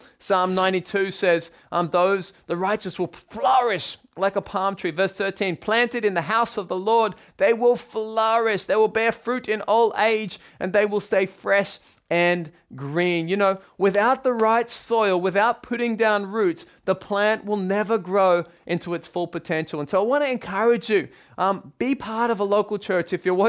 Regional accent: Australia; And actually in Australia, I'm from Australia, in case you haven't noticed by now

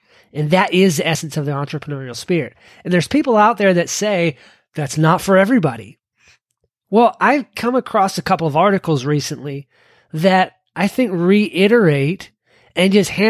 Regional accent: Kentucky, United States; my home state of Kentucky

